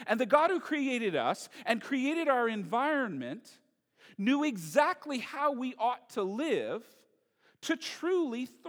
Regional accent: Mississauga, Ontario, Canada; In fact, I grew up in Toronto, in Mississauga, 2.5 miles from the largest mall in Canada.

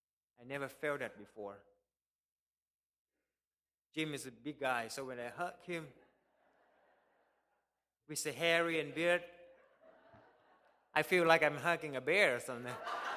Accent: Phetchaburi, Thailand; born there; English is a second language; I was born from Phetchaburi, which away from Bangkok, 2 hours.

